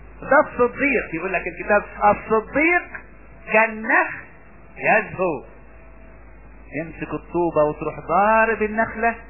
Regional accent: Asyut, Asyut Governorate, Egypt; عندنا في اسيوط في حد الزعف وهم بيبيعوا الزعف

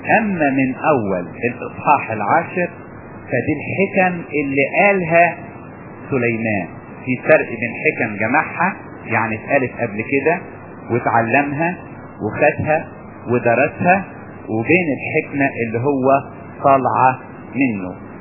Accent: Upper Egypt, Egypt; حتى في مثل عندنا في الصعيد

